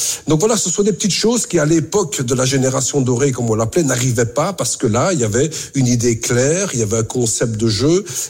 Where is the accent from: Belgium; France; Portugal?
Belgium; Et pour l'instant, chez nous en Belgique